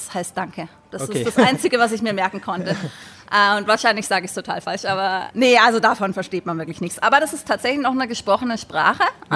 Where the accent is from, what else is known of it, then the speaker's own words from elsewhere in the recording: Bavaria, Germany; ich bin in der Nähe von Rosenheim groß geworden